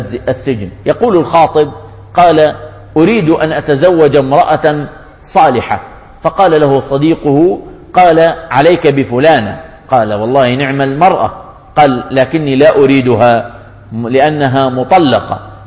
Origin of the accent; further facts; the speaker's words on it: Jordan; قبل 10 سنوات في 100,000 عانس عندنا في الأردن